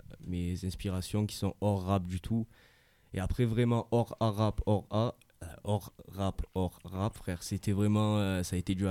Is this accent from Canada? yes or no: no; La Ciotat, Provence-Alpes-Côte d'Azur, France; je viens de la Ciotat, du centre-ville.